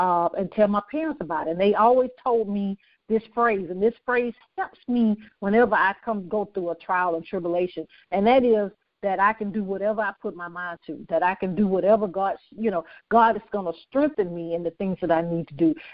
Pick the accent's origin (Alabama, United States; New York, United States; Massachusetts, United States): Alabama, United States; Birmingham; I am from Birmingham, Alabama. I grew up in poverty.